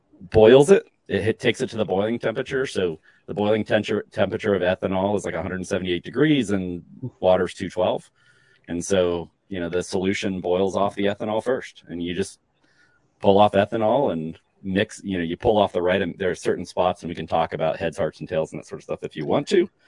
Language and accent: English; Logan, Ohio, United States; we started it up in my hometown where I grew up. It's a little town called Logan in southeastern Ohio.